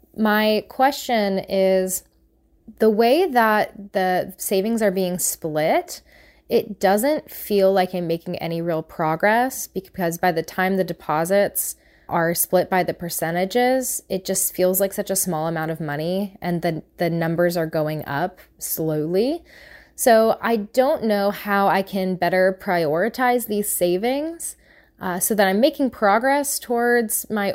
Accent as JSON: {"language": "English", "town": "Kennesaw", "region": "Georgia", "country": "United States", "said": "I'm from Kennesaw, Georgia."}